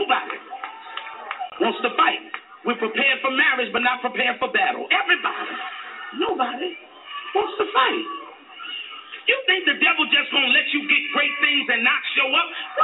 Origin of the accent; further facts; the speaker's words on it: New York, United States; I'm from New York. I've been saved now 30 years or more. I can't keep count. I live in the country now.